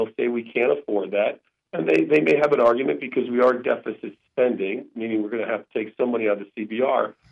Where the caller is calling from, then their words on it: Palmer, Alaska, United States; No, I'm calling from Palmer.